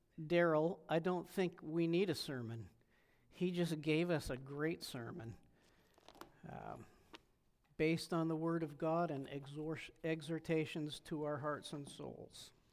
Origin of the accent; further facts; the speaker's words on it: California, United States; I grew up in Southern California.